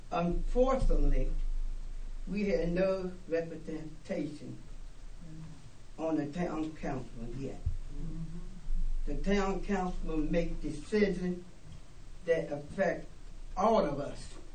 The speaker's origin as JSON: {"language": "English", "town": "Fallsburg", "region": "New York", "country": "United States", "tie": "born or raised there", "said": "Fallsburg is my home, my hometown."}